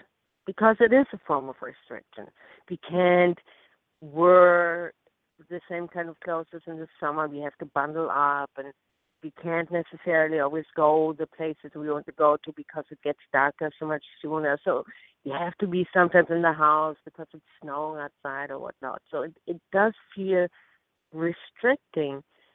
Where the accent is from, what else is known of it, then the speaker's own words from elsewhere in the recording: Germany; accent: German; English is a second language; you know, I know my German accent will dilute it.